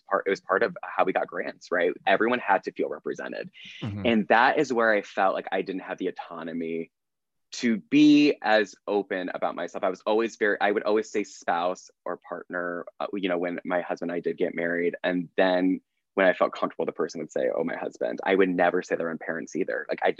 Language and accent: English; Indiana, United States; And the weird thing was too, it's so I grew up in Northern Indiana when Mike Pence was the governor.